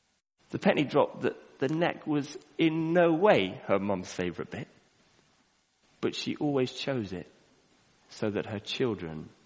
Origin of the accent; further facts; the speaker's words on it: Kenya; now in United Kingdom; As many of you know, I grew up in Kenya.